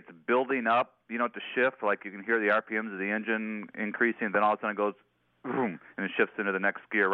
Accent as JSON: {"language": "English", "town": "Minneapolis", "region": "Minnesota", "country": "United States", "said": "I'm from Minneapolis, Minnesota."}